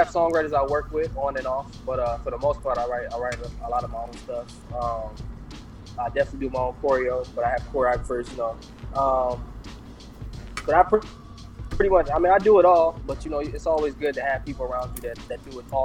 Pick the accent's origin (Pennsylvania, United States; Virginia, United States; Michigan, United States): Michigan, United States; Detroit; Well, I was born and raised in Detroit. I've been doing music since I was 11.